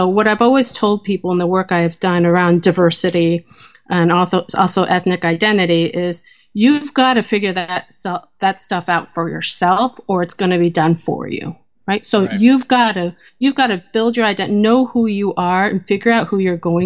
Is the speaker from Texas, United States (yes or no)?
no; New Jersey, United States; And I grew up moving around a lot because of my father's job as a Methodist pastor. And growing up in New Jersey in the 1980s was an interesting time as an Asian American